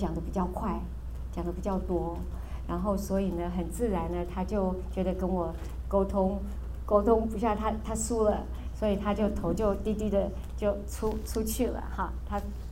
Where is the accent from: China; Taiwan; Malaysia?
Taiwan; 我小时候在台湾还是乡下地方还是有看过